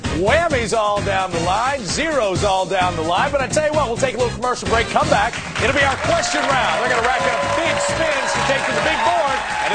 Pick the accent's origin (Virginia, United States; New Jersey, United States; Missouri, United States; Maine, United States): Missouri, United States; St. Louis; In my hometown, St. Louis, Missouri.